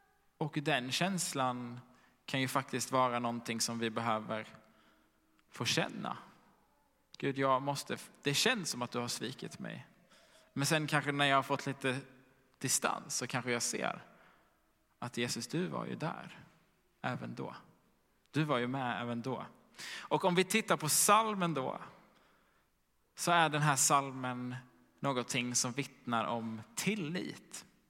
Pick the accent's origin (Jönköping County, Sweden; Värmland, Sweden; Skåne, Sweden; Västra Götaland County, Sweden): Skåne, Sweden; Helsingborg; Jag sitter vid frukostbordet hemma i Helsingborg.